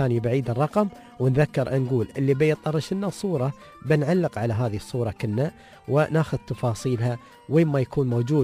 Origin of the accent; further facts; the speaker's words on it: United Arab Emirates; هاي من الأسماء الشائعة عندنا في الإمارات